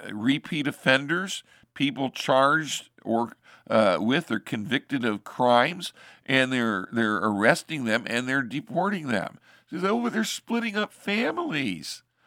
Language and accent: English; Ohio, United States; I had to pay out-of-state tuition because I was from Ohio going to school in Colorado.